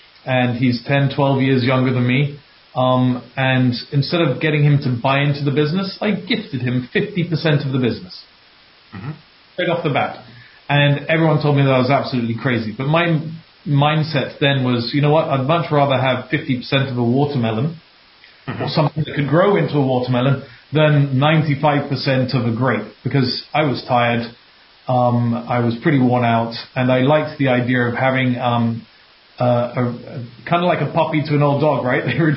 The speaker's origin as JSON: {"language": "English", "country": "Cayman Islands", "also_born_or_lived": "United Kingdom / France / Spain / United States", "said": "I'm from Cayman, educated in the UK, France, Spain, the US, and Cayman."}